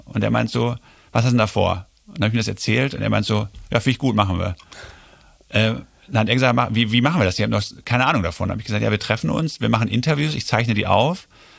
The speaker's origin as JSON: {"language": "German", "country": "Germany", "said": "Wenn ich gesagt habe, ich bin Deutscher, haben die sich totgelacht."}